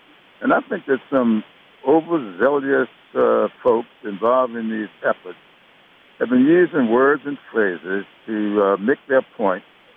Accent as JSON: {"language": "English", "region": "the South", "country": "United States", "tie": "born or raised there", "said": "I happen to have been born and raised in the South, and I'm used to these kinds of little dog whistles"}